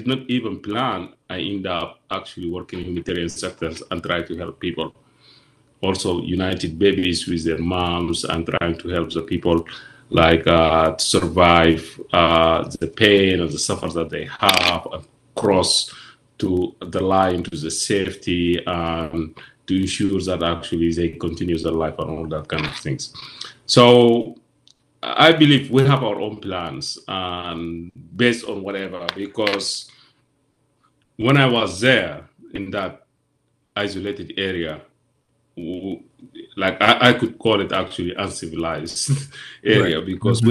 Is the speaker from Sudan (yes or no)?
yes; Darfur, Sudan; now in Europe; I end up into some troubles with the government because I'm from Darfur